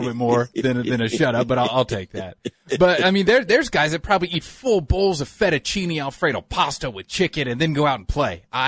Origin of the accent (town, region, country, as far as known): Florida, United States; born or raised there